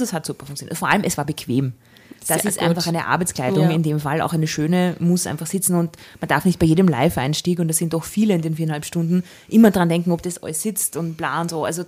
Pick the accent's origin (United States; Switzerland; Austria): Austria; Neulengbach, Lower Austria; Und plötzlich bin ich die tolle Niederösterreicherin, die aus jedem Blunzen, wie man bei uns in Neulenkbach so schön sagt.